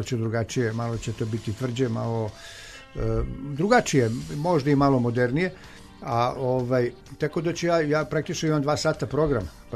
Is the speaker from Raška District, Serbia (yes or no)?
no; Smederevo, Podunavlje District, Serbia; to je u Smederevu, dakle, u mom rodnom gradu